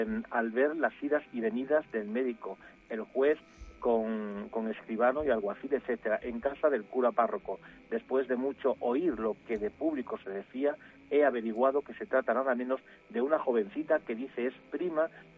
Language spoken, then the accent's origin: Spanish; Extremadura, Spain; yo que soy extremeño, lo he escuchado más de una vez